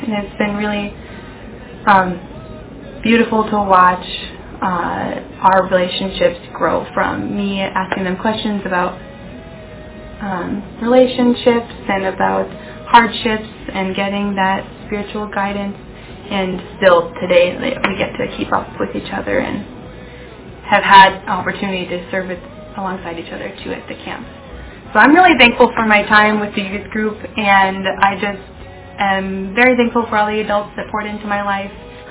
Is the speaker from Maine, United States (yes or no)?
no; Embarrass, Minnesota, United States; now in Bemidji, United States; I currently live in Bemidji, Minnesota, but I was raised in Embarrass, which means I was blessed with the opportunity to go to the Embarrass E Free Church.